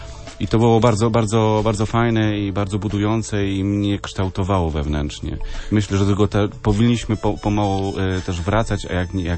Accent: Łódź, Łódź Voivodeship, Poland; co prawda posługuję jako kapłan w diecezji szczecińsko-kamieńskiej, ale pochodzę z diecezji łódzkiej, dokładnie z przepięknego miasta fabrycznego, miasta Łódź.

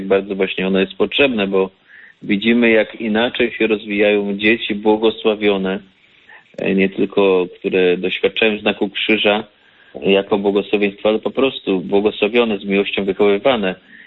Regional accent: Opole Voivodeship, Poland; Pochodzę z Opolszczyzny i z ziemi nyskiej.

